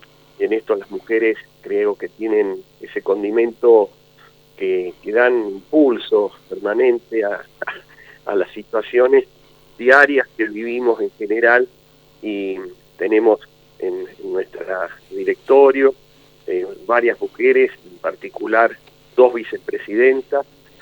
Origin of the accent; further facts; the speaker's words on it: San Juan, Argentina; creo que base a como somos los sanjuaninos